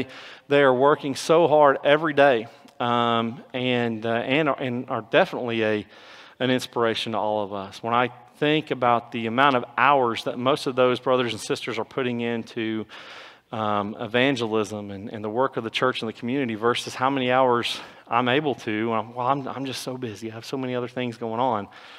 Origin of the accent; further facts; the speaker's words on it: United States; because I'm from the United States